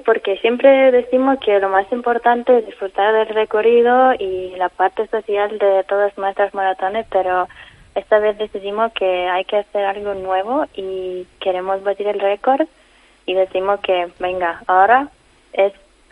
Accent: Lithuania; Spanish is a second language; now in Denmark; Vivo en Dinamarca y trabajo en Dinamarca, solamente que soy lituana.

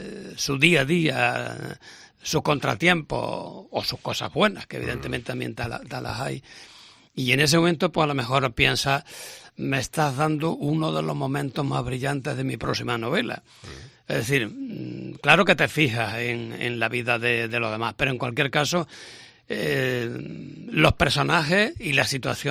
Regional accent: Pedro Abad, Andalusia, Spain; born there; now in Córdoba, Spain; yo nací en Pedro Abad, donde por cierto vamos a presentarlo también dentro de unos días, pero yo llevo ya muchísimos años aquí en Córdoba

